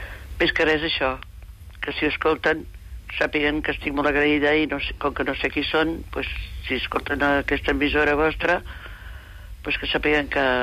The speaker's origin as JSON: {"language": "Catalan", "town": "Barcelona", "region": "Catalonia", "country": "Spain", "tie": "born there", "lives_now": "Premià de Mar, Spain", "said": "Gran Via de Premià de Mar, que fa 45 anys que visc aquí, encara que he nascut a Barcelona, Gràcia"}